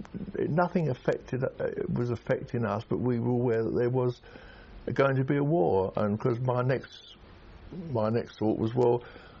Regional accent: Tottenham, London, United Kingdom; born there; I was born in Tottenham, North London, 16th of April 1920. Makes me 84 at the moment.

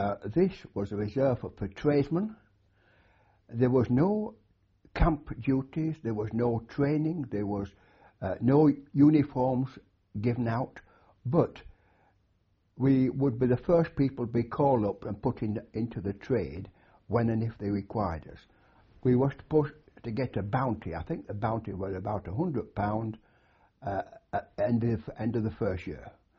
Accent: Halifax, Yorkshire and the Humber, United Kingdom; born there; I was born in Halifax, Yorkshire.

